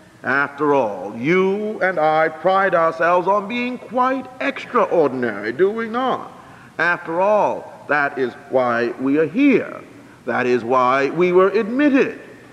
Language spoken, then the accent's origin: English; Plymouth, Massachusetts, United States; You probably don't know that I come from Plymouth, Massachusetts.